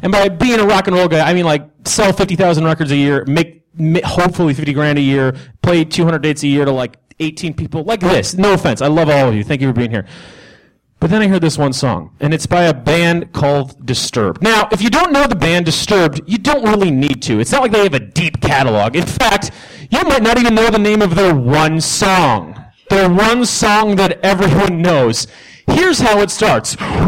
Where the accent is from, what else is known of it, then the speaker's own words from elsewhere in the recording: Chicago, Illinois, United States; Now, I'm from Chicago, Illinois.